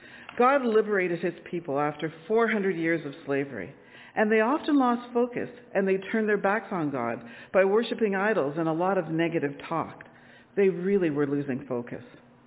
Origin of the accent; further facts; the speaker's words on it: Toronto, Ontario, Canada; I grew up in Toronto and my parents live in the middle of the city. They've lived in the same house since 1972.